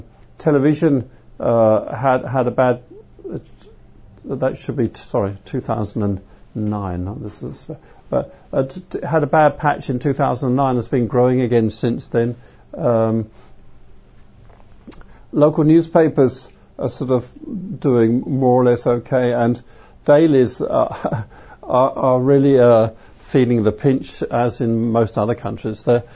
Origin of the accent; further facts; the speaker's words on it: Denmark; I'm from Denmark. That's a tiny place.